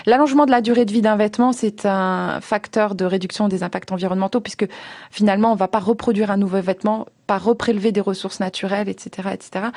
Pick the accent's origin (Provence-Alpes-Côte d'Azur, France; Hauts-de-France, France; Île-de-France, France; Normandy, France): Hauts-de-France, France; je viens du Nord, il y a une expression dans le Nord qui dit